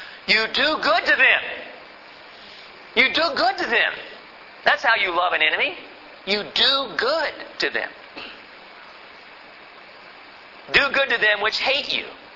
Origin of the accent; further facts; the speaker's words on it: United States; And I'm an American